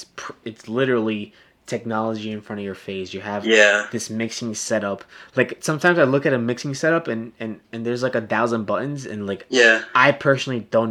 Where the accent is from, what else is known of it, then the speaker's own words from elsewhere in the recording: Newark, New Jersey, United States; it's funny because I'm from the Ironbound, right? Yeah. So I grew up in the Ironbound